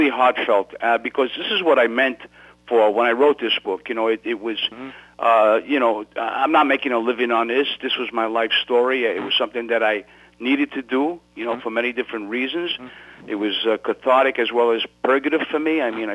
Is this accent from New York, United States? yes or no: yes; Brooklyn, New York, United States; I'm an American, first of all. Then I'm from Brooklyn, that's second. And third of all, I'm a Spanish-American.